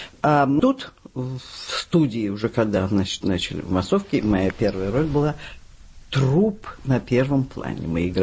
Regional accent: Saint Petersburg, Russia; Родилась я в Ленинграде и, в общем, прожила всю жизнь в Ленинграде, за исключением 3 лет войны

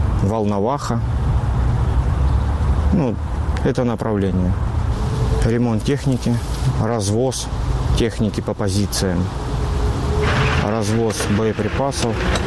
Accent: Shchastia, Luhansk Oblast, Ukraine; born there; Я родился в Луганской области, город Счастье. Родители у меня граждане Украины, сейчас проживают на территории Российской Федерации.

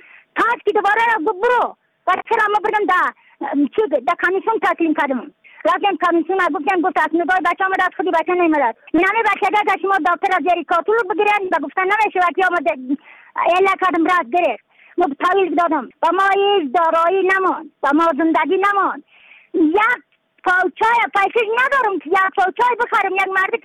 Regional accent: Badakhshan, Afghanistan; از بدخشان هستم، مرکز بدخشان، ولسوالی اتل پایان، قریه وین.

